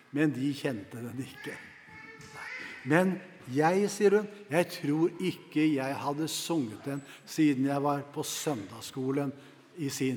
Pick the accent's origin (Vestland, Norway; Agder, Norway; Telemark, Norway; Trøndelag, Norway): Telemark, Norway; Porsgrunn; Da jeg var smågutt på bedehuset hjemme i Porsgrunn og gikk på søndagsskolen